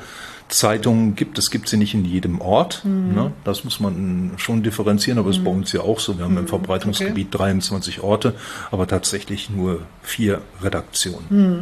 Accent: North Rhine-Westphalia, Germany; Also ich weiß nicht, ob man es an meiner Stimme noch ein bisschen hört. Ich bin gebürtiger Westfale. Werde das nie ganz ablegen, weil ich auch dickköpfig bin und das sagt man in Westfalen ja so nach.

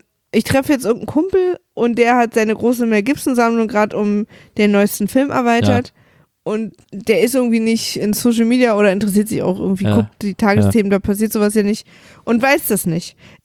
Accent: Berlin, Germany; ich komme ja aus dem Osten, aus Ost-Berlin. Und ich bin in der DDR aufgewachsen.

